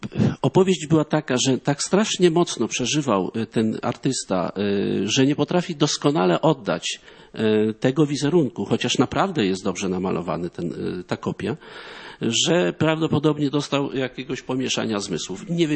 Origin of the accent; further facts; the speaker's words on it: Świeradów-Zdrój, Lower Silesian Voivodeship, Poland; ja z Dolnego Śląska.